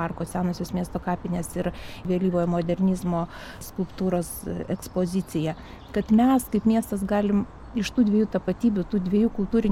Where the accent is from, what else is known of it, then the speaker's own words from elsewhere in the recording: Vilnius, Vilnius County, Lithuania; Gimiau Vilniuje, augau, baigiau mokyklą, rinkausi kelią, kai esi Vilnietis, nori distancijos su tuo centru.